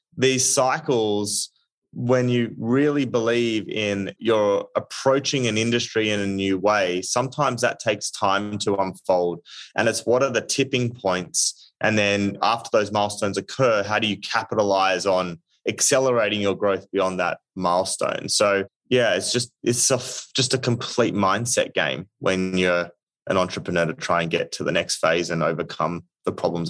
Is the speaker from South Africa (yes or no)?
no; Australia; now in United States; And I think actually like being Australian, you know, like I got here to America